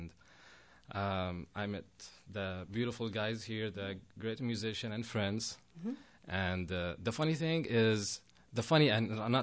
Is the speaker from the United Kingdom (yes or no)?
no; Qatar; also born or lived in Palestine; now in Louisville, United States; Well, I'm originally Palestinian, born and raised in Qatar. Qatar is a small country next to Kuwait and United Arab Emirates.